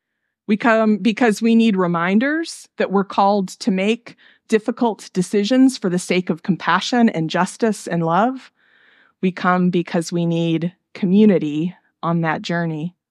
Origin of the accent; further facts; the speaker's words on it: Nebraska, United States; When I was growing up in Nebraska, pretty much everyone in our community was connected to a church.